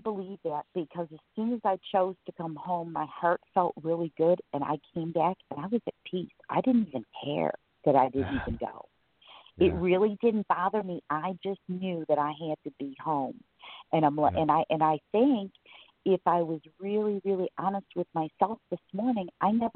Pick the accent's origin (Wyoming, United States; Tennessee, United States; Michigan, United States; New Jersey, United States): Michigan, United States; I'm from Michigan.